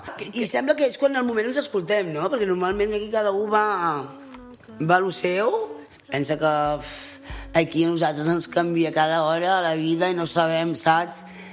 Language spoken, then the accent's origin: Catalan; Ripoll, Catalonia, Spain; jo vinc d'un poble petit, vinc de Ripoll